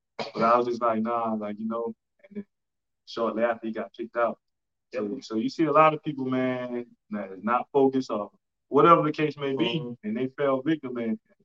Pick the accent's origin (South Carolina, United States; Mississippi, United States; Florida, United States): South Carolina, United States; Orangeburg; also born or lived in Bowman; I'm from Orangeburg, but I spent time shout out to Bowman too, but going to Bowman get mad when I spent my younger years in Bowman, older years in Orangeburg.